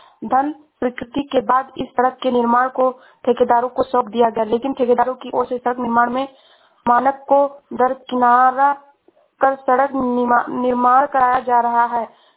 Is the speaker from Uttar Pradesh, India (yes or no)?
yes; Uttar Pradesh, India; मैं जिला सरस्वती से हूँ।